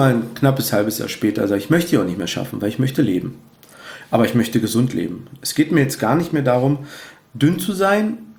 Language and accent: German; Cottbus, Brandenburg, Germany; now in Peitz, Germany; also ich wohne ja in Peitz, Tonow, bei uns in Cottbus, wo ich arbeite und wo meine Heimatstadt ist